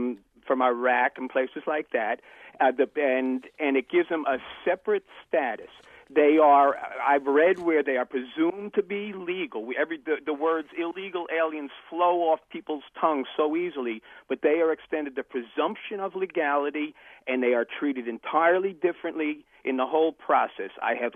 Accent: New Jersey, United States; Yes, I'm calling from New Jersey

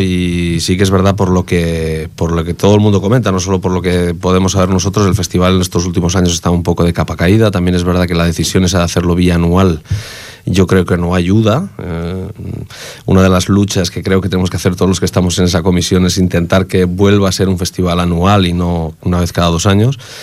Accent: Cerdanyola del Vallès, Catalonia, Spain; somos pues gente de Cerdanyola, gente que a lo mejor ya no vivimos en Cerdanyola ahora, pero que hemos nacido allí

